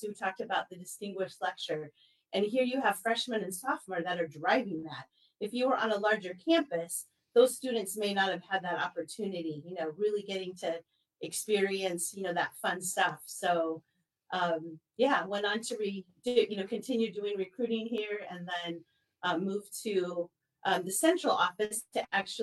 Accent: California, United States; moved away as an adult; I came from California. My children were in grade school at the time.

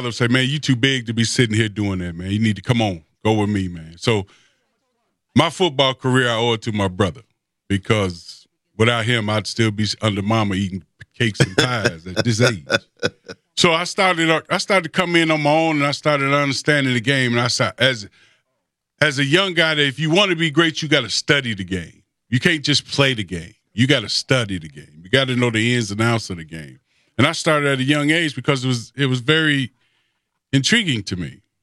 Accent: Detroit, Michigan, United States; So I'm like, now I'm a dude from Detroit. Only white people we see are the teachers.

